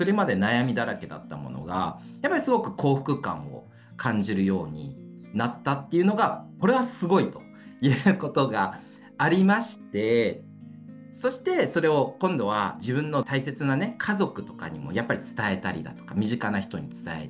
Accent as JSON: {"language": "Japanese", "region": "Tochigi", "country": "Japan", "tie": "born or raised there", "also_born_or_lived": "Paraguay", "said": "私が5歳の時にですね、日本に戻ってきまして、栃木県の方で当時は生活してたんですね。"}